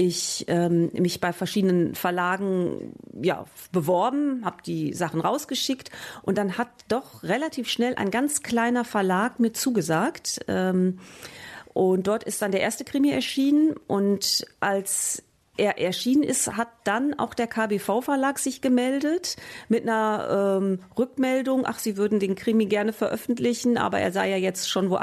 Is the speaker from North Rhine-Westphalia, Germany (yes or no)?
yes; Münster, North Rhine-Westphalia, Germany; mit dem Umzug zurück nach Münster in meine Heimatstadt